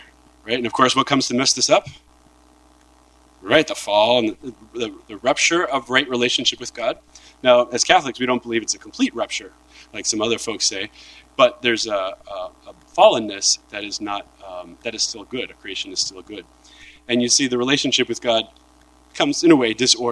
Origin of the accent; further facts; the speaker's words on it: New York, United States; I'm from New York. You know, this is how we talk.